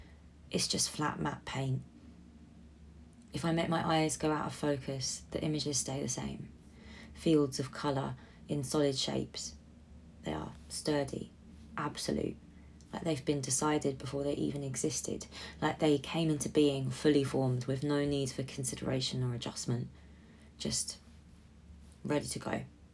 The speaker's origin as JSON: {"language": "English", "region": "London", "country": "United Kingdom", "said": "I want to call it a partridge, but I'm from London, so I don't really know any birds."}